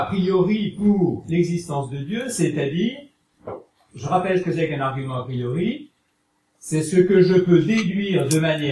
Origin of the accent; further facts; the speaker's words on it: Vèze, Auvergne-Rhône-Alpes, France; born there; Je suis né à Vèze en 1926